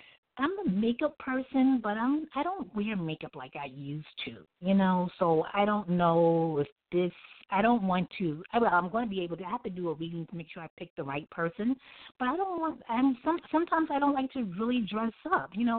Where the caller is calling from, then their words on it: Brooklyn, New York, United States; Oh, I'm calling from Brooklyn.